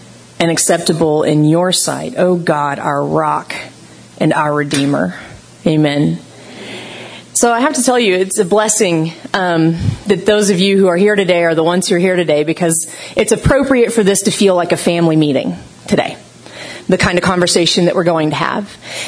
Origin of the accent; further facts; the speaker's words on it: Oklahoma, United States; I grew up in Oklahoma, and I went to a camp in the summertime called New Life Ranch.